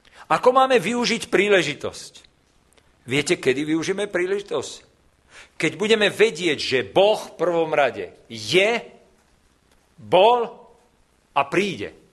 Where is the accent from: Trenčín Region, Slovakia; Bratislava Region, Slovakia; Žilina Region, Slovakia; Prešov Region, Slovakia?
Bratislava Region, Slovakia; Bratislava; A viete, ja som z Bratislavy.